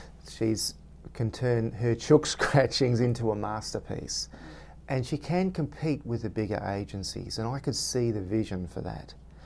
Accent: Melbourne, Victoria, Australia; I'm from Melbourne.

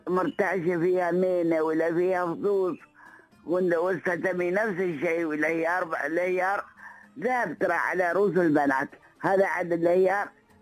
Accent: United Arab Emirates

